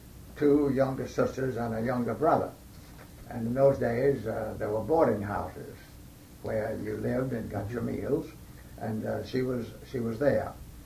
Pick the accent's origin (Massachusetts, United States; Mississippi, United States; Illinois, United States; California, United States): Mississippi, United States; Columbus; born there; I was born in Columbus, Mississippi, February 17, 1908. My mother's people had been in Columbus for some three generations